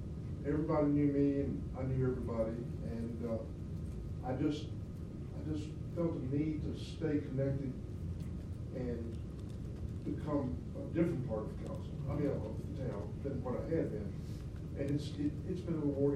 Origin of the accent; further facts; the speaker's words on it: Amherst, United States; I grew up here in Amherst.